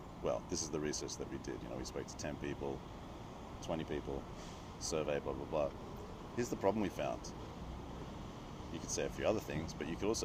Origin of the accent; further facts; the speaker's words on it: Australia; It's because I'm Australian.